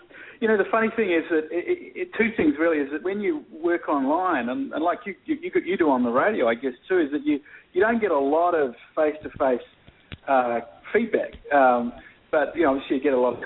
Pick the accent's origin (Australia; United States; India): Australia; No, I'm joking. I'm from Australia.